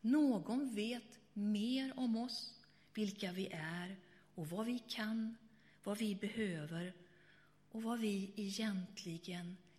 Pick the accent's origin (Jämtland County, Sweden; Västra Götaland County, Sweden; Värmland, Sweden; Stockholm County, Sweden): Västra Götaland County, Sweden; Borås; när jag tänker på ordet nåd så är jag tillbaka i min hemstad Borås.